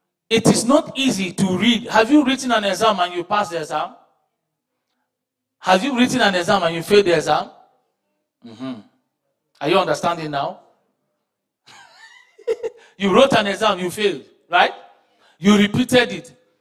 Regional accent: Nigeria; No, I'm from Nigeria, for your information.

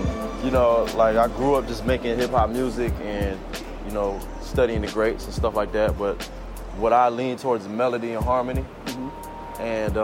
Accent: New York City, New York, United States; 80s, grew up in New York, Washington Heights. My dad is first generation Chinese from Brooklyn, born and raised in Brooklyn.

